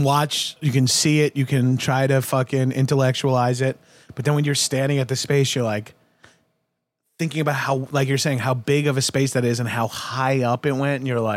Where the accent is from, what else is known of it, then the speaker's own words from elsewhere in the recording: New York, United States; I live with all New Yorkers. Like, we're all from Staten Island and Long Island